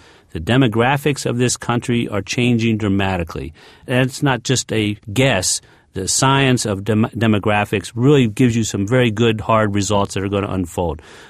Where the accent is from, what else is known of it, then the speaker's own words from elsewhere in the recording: Baltimore, Maryland, United States; I grew up in Baltimore, Maryland